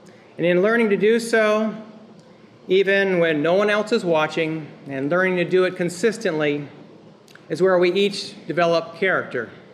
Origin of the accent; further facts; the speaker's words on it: Eugene, Oregon, United States; born there; Here's my real history. I was born in Eugene, Oregon, 1965.